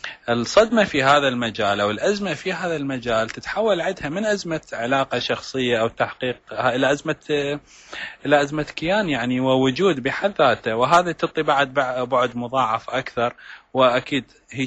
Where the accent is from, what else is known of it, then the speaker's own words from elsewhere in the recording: Iraq; وفي بلد مثل بلدنا العراق اللي مر بما مر به